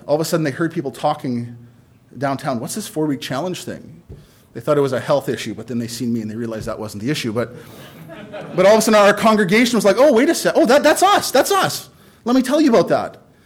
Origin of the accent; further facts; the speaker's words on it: Saskatchewan, Canada; Yes, I was from Saskatchewan.